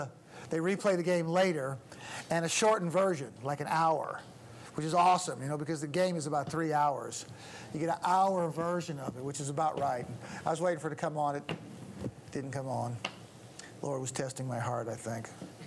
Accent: Missouri, United States; I come from Missouri, you know? That's the name of our state is called the Show Me State.

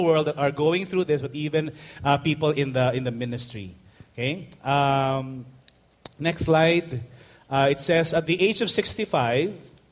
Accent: Manila, Metro Manila, Philippines; the starting point of the … were I was born in Tondo. I was born in Manila, and when we were, I remember growing up, our house was about two or three blocks away from Smoky Mountain

